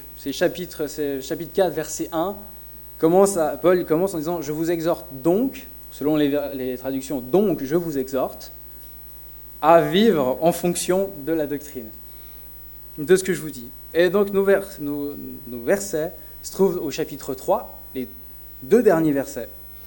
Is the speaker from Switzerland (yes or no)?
yes; Morges, Vaud, Switzerland; J'ai grandi à Morges